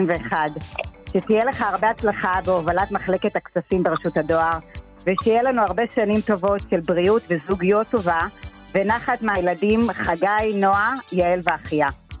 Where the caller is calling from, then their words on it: Jerusalem, Jerusalem District, Israel; אני מירושלים, מאחורה.